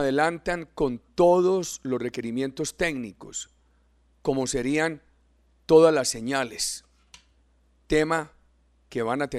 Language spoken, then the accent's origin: Spanish; Colombia; que nos duelen como colombianos